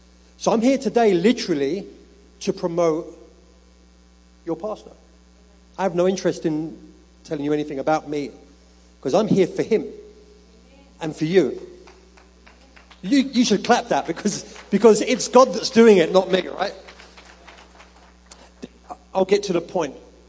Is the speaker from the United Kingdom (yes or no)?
yes; London, United Kingdom; I'm from London.